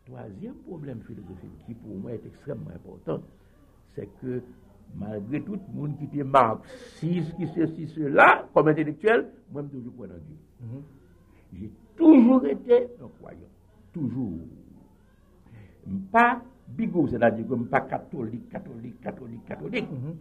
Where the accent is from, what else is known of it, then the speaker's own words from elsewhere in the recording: Haiti; moi-même, en tant qu'haïtien